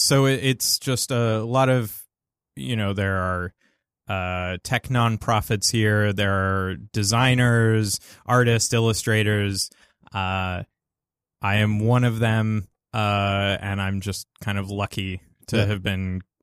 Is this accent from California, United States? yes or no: yes; Gilroy, California, United States; I am from the South Bay area in California, about, 40 minutes south of San Jose in a town called Gilroy.